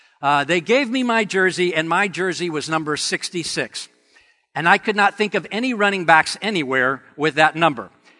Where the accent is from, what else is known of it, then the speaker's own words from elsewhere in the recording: Georgia, United States; but the time that I was growing up in Georgia, in the educational system, and that's where I, you know, my formative years were, I was there from grade 2nd through 12.